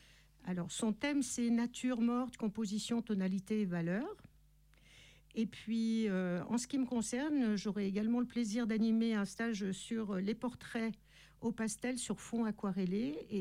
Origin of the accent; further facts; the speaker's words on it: Grenoble, Auvergne-Rhône-Alpes, France; Moi, je viens de Grenoble